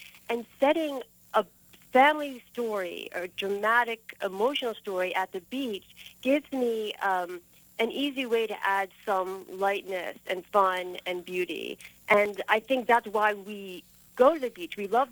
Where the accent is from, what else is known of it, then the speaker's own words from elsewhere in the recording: Philadelphia, Pennsylvania, United States; Well, I grew up in Philly, so big Flyers fan, sorry.